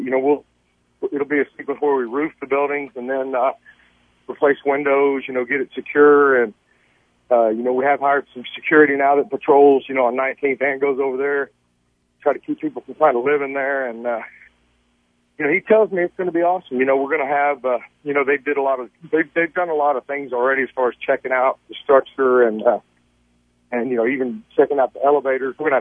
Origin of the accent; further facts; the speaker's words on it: Richardson, Texas, United States; my wife and I grew up in Richardson